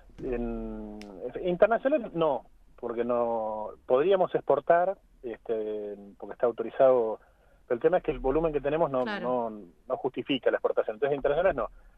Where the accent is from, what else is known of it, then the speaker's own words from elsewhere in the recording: Luis Beltrán, Río Negro, Argentina; somos de acá de Beltrán